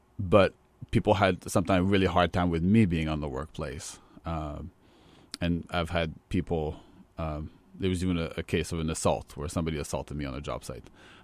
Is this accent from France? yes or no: yes; France; I grew up in France, and I know that there's a lot of prejudice against the trades in France.